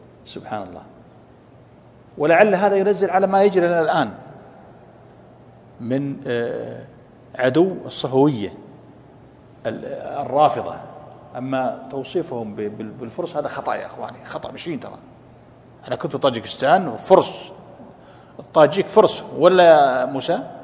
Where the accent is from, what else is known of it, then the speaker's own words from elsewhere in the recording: Kuwait; إننا هنا خمسة حنا أربعة من الكويت